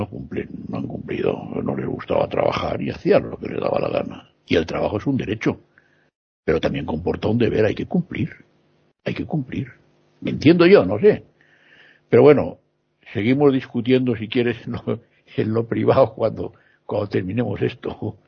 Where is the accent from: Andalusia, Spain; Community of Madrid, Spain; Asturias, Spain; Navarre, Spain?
Community of Madrid, Spain; Madrid; me ha tenido 11 años fuera de mi pueblo, que es Madrid, y yo he estado fuera de mi pueblo.